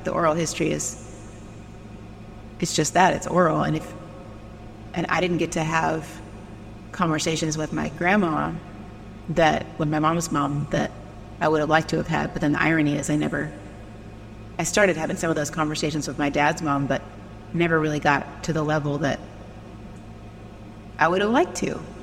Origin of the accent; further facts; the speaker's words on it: Indiana, United States; I was like, no, I'm really from Indiana, but I was proud of that.